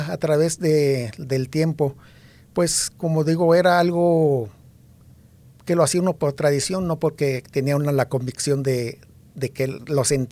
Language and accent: Spanish; Luis Moya, Zacatecas, Mexico; born there; Yo nací en México, en Luis Moya, Zacatecas. Un pueblito, pues, chico, ¿verdad? De ahí, pues, mis padres, mis abuelos fueron los fundadores de ese pueblo.